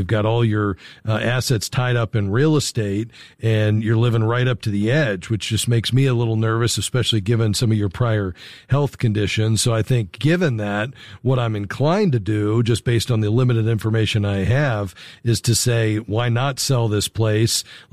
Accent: Florida, United States; I grew up in South Florida, so I know how appealing that is.

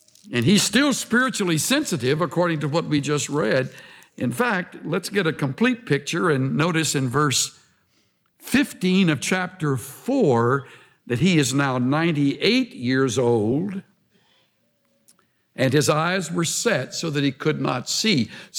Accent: El Campo, Texas, United States; who was really a well-known individual in my hometown of El Campo down in South Texas

